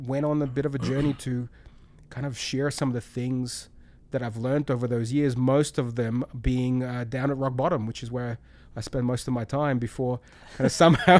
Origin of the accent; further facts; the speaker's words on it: Chisinau, Chișinău, Moldova; I remember the exact park bench in this apartment complex where I grew up in Kishinev.